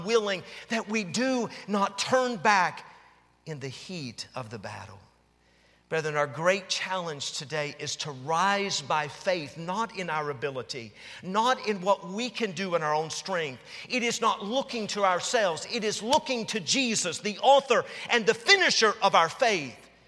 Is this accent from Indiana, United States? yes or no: no; Tennessee, United States; I grew up in Tennessee. The only thing I hunted was coons and cats